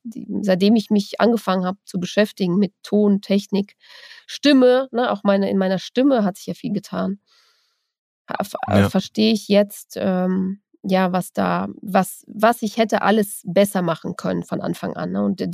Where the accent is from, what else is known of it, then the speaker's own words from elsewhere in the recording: North Rhine-Westphalia, Germany; hier lokal in unserem Siegerland, wo ich herkomme, ein bisschen konservativer und so